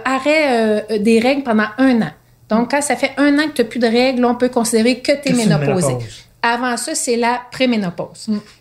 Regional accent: Verdun, Quebec, Canada; J'ai grandi, moi, à Verdun.

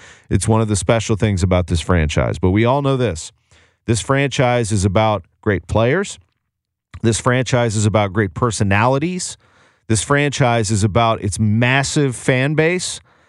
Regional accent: St. Louis, Missouri, United States; I'm from St. Louis. I went to school at Indiana University.

